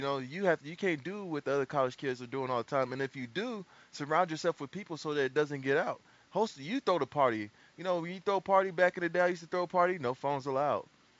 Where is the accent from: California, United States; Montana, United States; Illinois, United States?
California, United States; San Diego; Well, I'm originally from San Diego. I was born in I'm a Navy brat.